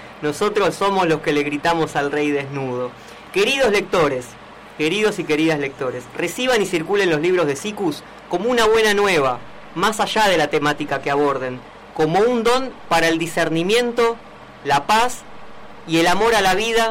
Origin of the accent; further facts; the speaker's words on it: Moreno, Buenos Aires Province, Argentina; now in Buenos Aires, Argentina; En Moreno, donde me crié, yo soy de Moreno.